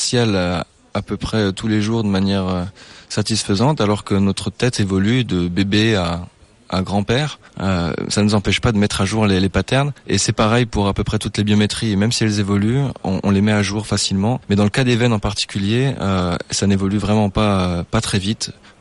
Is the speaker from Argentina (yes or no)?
no; France; Moi, je suis français, donc ça me dérange pas de venir participer à un concours à Paris.